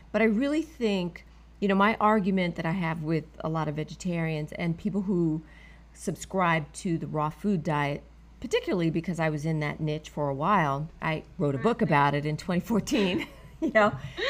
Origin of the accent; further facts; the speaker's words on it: New York City, New York, United States; So I'm a New Yorker, native New Yorker.